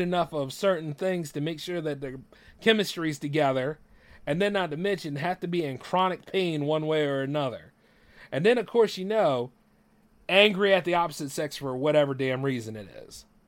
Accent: Delaware, United States; growing up in Delaware as a kid.

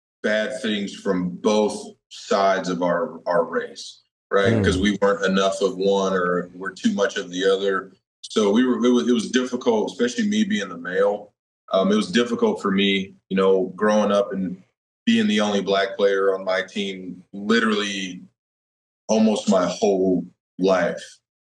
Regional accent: Alabama, United States; where I grew up in Alabama, being biracial, me and my sister being very athletic.

